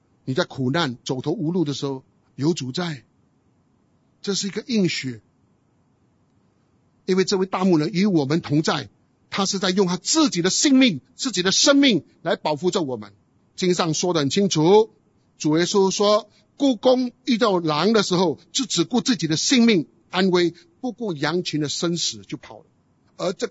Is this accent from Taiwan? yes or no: no; Guangdong, China; 我们广东人讲好硬颈啊，啊死硬派啊